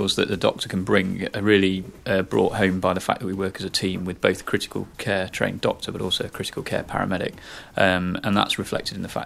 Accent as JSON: {"language": "English", "region": "England", "country": "United Kingdom", "said": "I'm actually from the Midlands originally and relatively new to this area"}